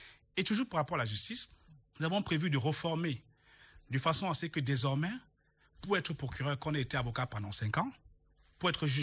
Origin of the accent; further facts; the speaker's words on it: Cameroon; je souris parce que je suis l'enfant du Cameroun.